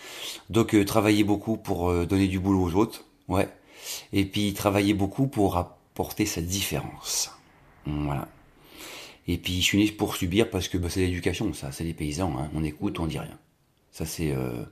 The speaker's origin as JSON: {"language": "French", "town": "Monceau-l'Étoile", "region": "Bourgogne-Franche-Comté", "country": "France", "tie": "born there", "said": "je suis né dans la campagne. Je suis né dans la Bourgogne, dans un village qui s'appelle Monceau-l'Étoile, qui est beau comme tout. Et puis, je suis issu d'une famille de paysans pauvres."}